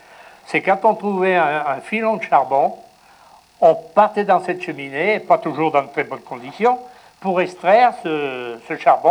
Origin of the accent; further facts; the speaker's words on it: Laval, Pays de la Loire, France; J'étais de Laval, moi.